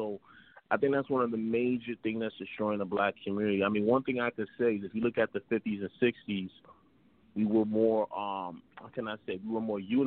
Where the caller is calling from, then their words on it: Brooklyn, New York, United States; Not much, my brother. I'm calling from Brooklyn.